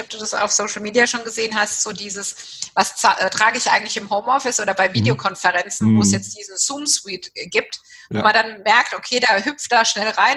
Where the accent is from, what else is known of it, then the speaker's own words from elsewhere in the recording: Walldorf, Baden-Württemberg, Germany; Ich bin selbst in Walldorf aufgewachsen